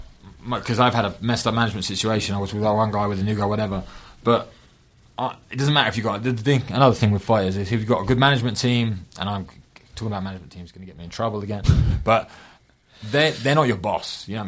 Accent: England, United Kingdom; I'm from England.

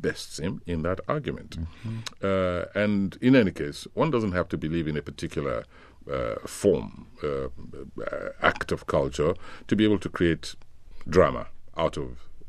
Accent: Western Nigeria, Nigeria; Not far from my hometown, in fact.

